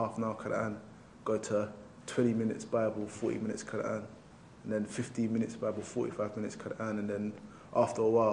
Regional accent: Brockley, London, United Kingdom; I grew up in Brockley, which is in southeast London. It's a low-income area with high crime rate.

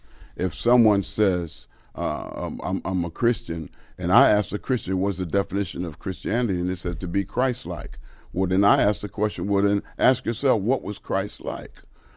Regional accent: Pittsburgh, Pennsylvania, United States; I have a friend that I grew up with in the Pittsburgh, Pennsylvania area.

